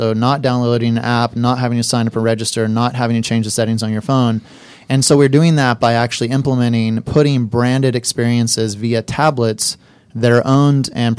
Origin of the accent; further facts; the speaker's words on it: Atlanta, Georgia, United States; On the record, I am the one Georgia native. So I grew up in Atlanta.